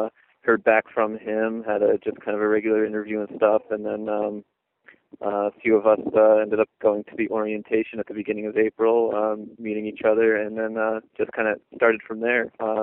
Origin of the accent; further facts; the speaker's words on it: New Mexico, United States; I'm from New Mexico originally, so no real, you know, Major League Baseball teams or anything.